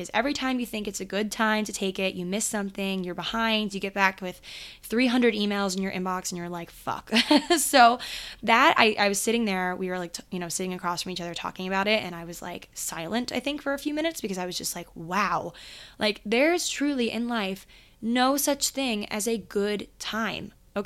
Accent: Maryland, United States; I had to be 15 in Maryland. I grew up in Maryland.

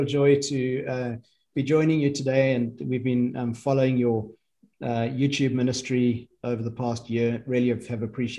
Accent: South Africa; it's been a joy for me to spend my entire 50-something years of life here in South Africa. I grew up in the apartheid years, very much in the thick of the apartheid years.

